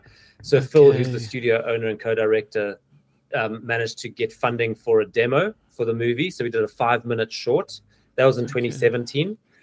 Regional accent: Zimbabwe; So he's from Zim. I'm also from Zim.

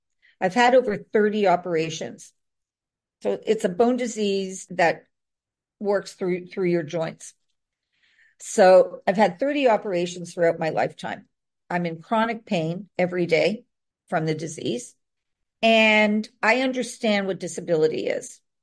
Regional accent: Toronto, Ontario, Canada; I'm from Toronto, Canada, you know, so doing an export plan into the States.

